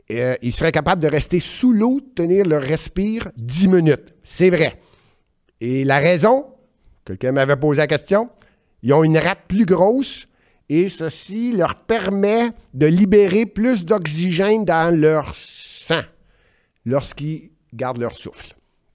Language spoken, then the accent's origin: French; Quebec, Canada; born there; Je suis né au Québec et le Québec est une province francophone.